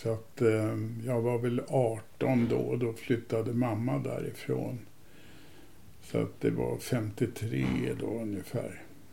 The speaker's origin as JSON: {"language": "Swedish", "town": "Visby", "region": "Gotland", "country": "Sweden", "tie": "born there", "said": "Och jag föddes i Visby."}